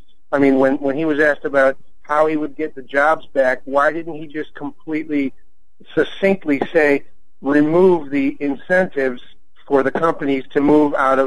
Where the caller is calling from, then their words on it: Buffalo, New York, United States; I'm calling from Buffalo, New York.